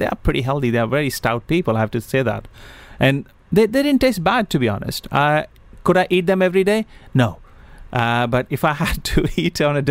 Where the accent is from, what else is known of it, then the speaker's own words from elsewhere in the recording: East India, India; I grew up in India, and East India, not very far from where Kirti is born.